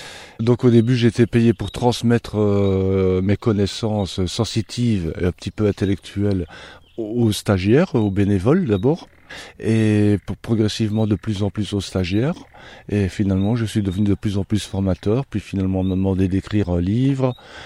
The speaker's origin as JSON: {"language": "French", "country": "Belgium", "said": "je suis belge d'origine, j'habitais dans une banlieue industrielle, Liège, vallée de la Fensch pour ceux qui connaissent dans le nord-est, Saint-Étienne, les cycles Saint-Étienne, banlieue industrielle métallurgique entièrement polluée"}